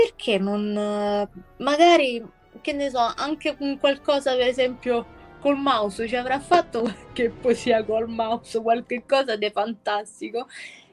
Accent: Rome, Lazio, Italy; vengo da Roma, ho 28 anni e sono nata a Roma

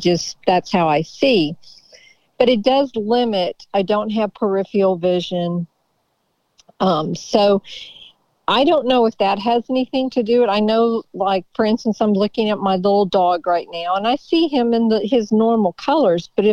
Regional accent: Kerrville, Texas, United States; I don't know if it's the reason, but I was born cross-eyed, and I'm from Kerrville, Texas, a small town.

